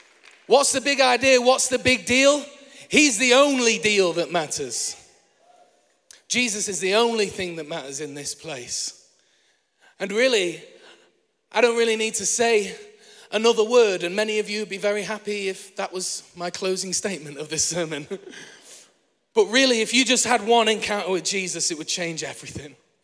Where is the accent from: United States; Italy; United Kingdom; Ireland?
United Kingdom; Manchester, North West England; I am from Manchester as well.